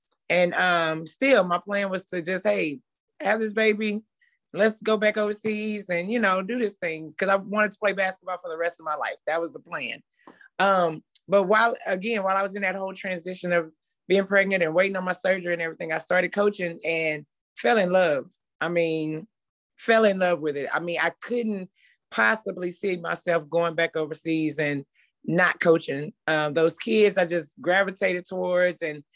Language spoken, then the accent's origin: English; Dallas, Texas, United States; I'm a native of Dallas. I'm from Dallas, raised in Dallas, been there my entire life, played high school ball there